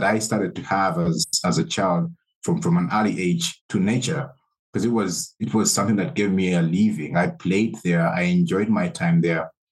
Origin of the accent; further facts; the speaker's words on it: Kampala, Central Region, Uganda; So I was born and raised in the East African country of Uganda, the beautiful city of Kampala.